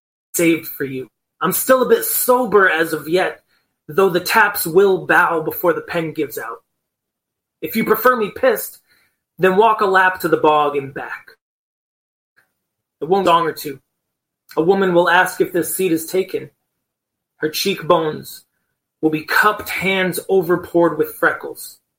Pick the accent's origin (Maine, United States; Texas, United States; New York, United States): Maine, United States; Portland; I'm originally from Portland, Maine, and I came out here to do an artist in residency position at a college, the Burren College of Art.